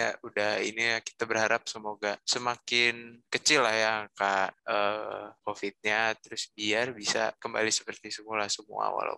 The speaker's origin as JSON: {"language": "Indonesian", "region": "West Java", "country": "Indonesia", "said": "Kalau aku kan dari Jawa Barat nih."}